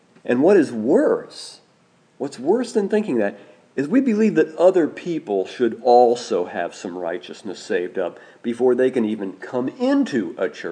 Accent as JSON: {"language": "English", "region": "Indiana", "country": "United States", "tie": "born or raised there", "said": "Now you might be thinking, because I grew up in Indiana, you might be thinking"}